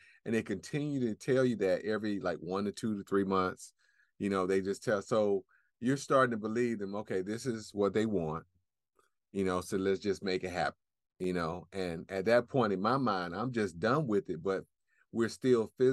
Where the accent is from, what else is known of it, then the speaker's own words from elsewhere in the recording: Atlanta, Georgia, United States; So it's a very small town, and I grew up in Atlanta.